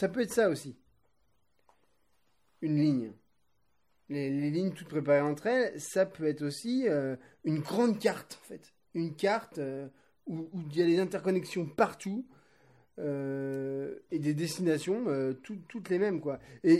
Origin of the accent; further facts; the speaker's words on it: France; accent: French; je sais que mon accent est un peu naze, un peu français, mais bon, je suis français